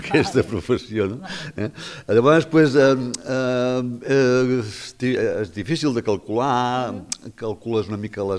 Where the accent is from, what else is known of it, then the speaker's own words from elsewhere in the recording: Tarragona, Catalonia, Spain; born there; now in Gratallops, Spain; fa 25 anys que estic a Gratallops, però jo sóc de Tarragona.